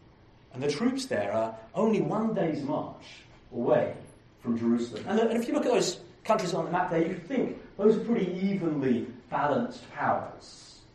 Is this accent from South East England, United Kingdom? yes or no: yes; Kemsing, South East England, United Kingdom; I'm from Kemsing, a little village just north of Sevenoaks